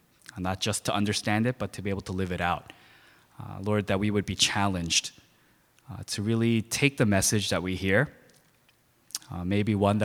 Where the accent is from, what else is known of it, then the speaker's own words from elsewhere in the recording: New York, United States; I grew up in New York my whole life